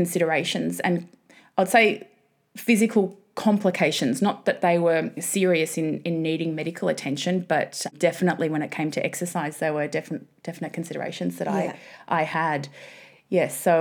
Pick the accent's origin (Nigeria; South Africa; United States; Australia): Australia; Essendon, Victoria; born there; I was born in Essendon in Victoria at a hospital that no longer exists anymore.